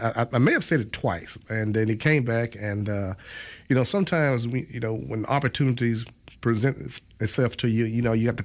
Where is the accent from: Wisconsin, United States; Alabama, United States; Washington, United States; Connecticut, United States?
Alabama, United States; Prichard; I grew up in Pritchard.